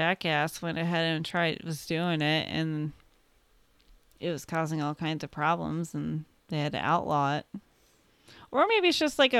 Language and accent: English; Illinois, United States; If you're from Indiana, I'm from Illinois. You understand. Our states don't really like each other.